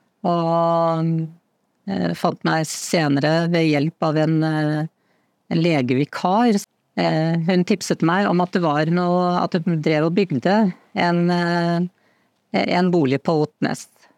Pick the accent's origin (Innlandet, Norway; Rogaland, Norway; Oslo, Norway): Oslo, Norway; also born or lived in Stockholm; Jeg er født i Oslo og oppvokst i Oslo. Bodde i Oslo frem til jeg var cirka sånn 18-19 og dro da til Stockholm. Var der i 5 år. Så kom jeg tilbake til Oslo en periode til.